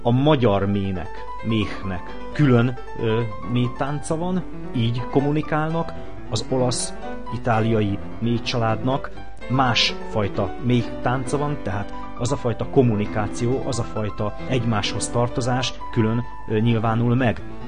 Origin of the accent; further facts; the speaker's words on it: Hungary; Én büszke vagyok arra, hogy magyarnak születtem, magyarként élek